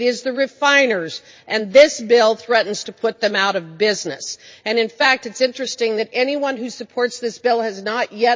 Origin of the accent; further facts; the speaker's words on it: Wyoming, United States; Wyoming refiners and independent petroleum producers, leading to a direct loss of at least 750 jobs in my home state.